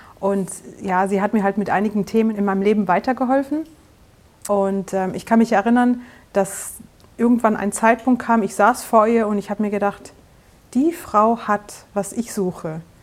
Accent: Namibia; Ich bin in Namibia auf einer Farm aufgewachsen.

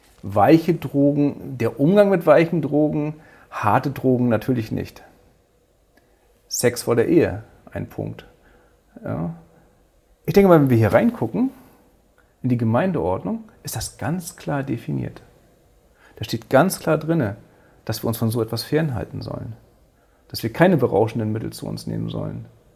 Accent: Northern Germany, Germany; now in Southern Germany; ich komme ja aus dem Norden, bin im Süden gekommen.

